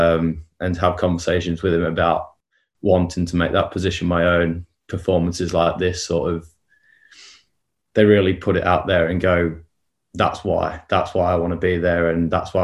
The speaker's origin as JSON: {"language": "English", "region": "England", "country": "United Kingdom", "tie": "born there", "moved": "yes", "said": "I was born in England, so I'm English."}